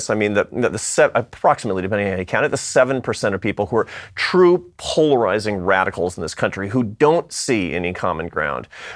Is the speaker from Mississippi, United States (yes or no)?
no; Seattle, Washington, United States; I mean, I used to be a musician and a college professor, and I come from Seattle, Washington, for Pete's sake.